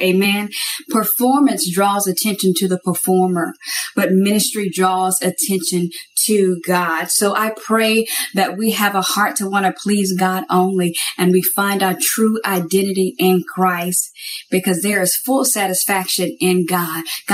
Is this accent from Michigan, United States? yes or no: no; Atlanta, Georgia, United States; I am from Atlanta, Georgia.